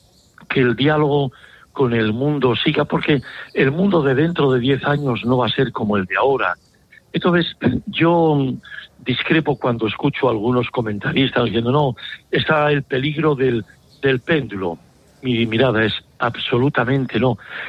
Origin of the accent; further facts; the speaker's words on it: Spain; todos los españoles, claro, somos gallegos